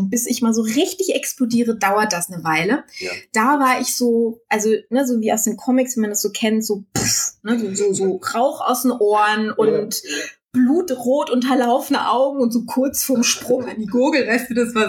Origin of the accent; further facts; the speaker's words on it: Düsseldorf, North Rhine-Westphalia, Germany; also ich komme aus Düsseldorf